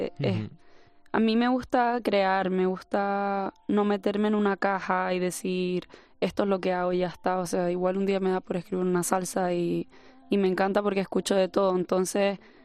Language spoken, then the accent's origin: Spanish; Canary Islands, Spain; accent: Canarian; me gusta poner mi esencia de donde soy y en mis letras. Al final mi acento pues es canario